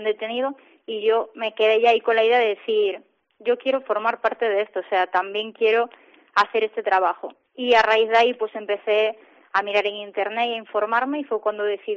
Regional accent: Arteixo, Galicia, Spain; Yo de Arteixo.

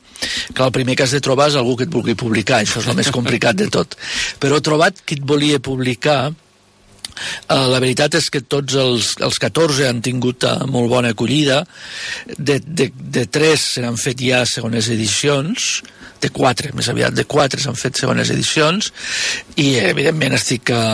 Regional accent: Lleida, Catalonia, Spain; born there; moved away; also born or lived in France / United States; Soc nascut a Lleida.

